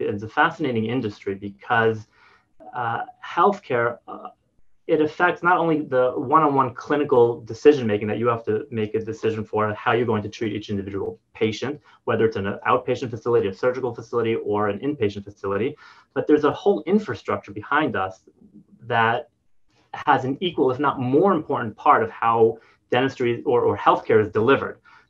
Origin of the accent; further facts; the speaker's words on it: New York, United States; also born or lived in New Jersey; So I grew up in on the East Coast in New York, New Jersey. About 20 years ago, my family moved to Israel. I did not follow them